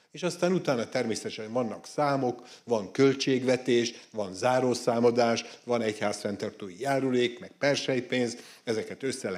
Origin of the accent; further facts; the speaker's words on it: Borsod-Abaúj-Zemplén, Hungary; mert így nőttem föl, tudom, hogy mit jelent takarni menni, meg kaszálni, meg azt is tudom, hogy milyen, amikor hajnali 4-kor a bányászok felszállnak a buszra